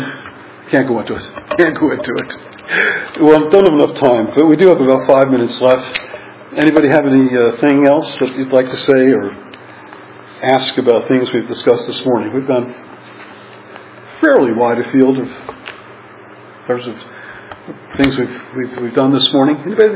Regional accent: New York, United States; It's kind of like being a New Yorker hitchhiking your way through Nebraska. That was me as a teenager.

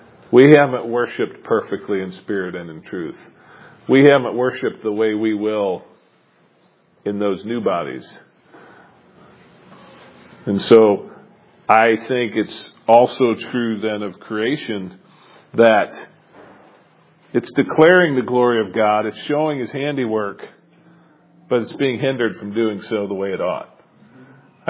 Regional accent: Michigan, United States; I like winter. I'm from Michigan. You know, I like the cold.

